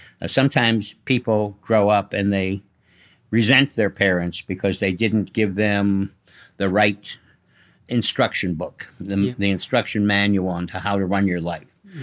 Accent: Cleveland, Ohio, United States; born there; I was born in Cleveland, Ohio, which is right smack dab in the middle of the country.

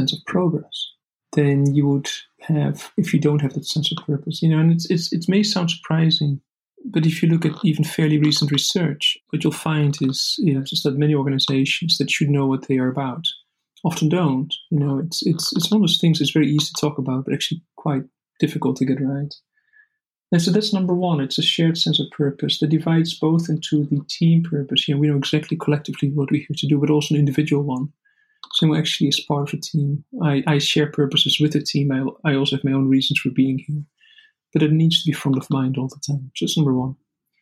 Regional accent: Netherlands; the Netherlands, you know, which is my home country

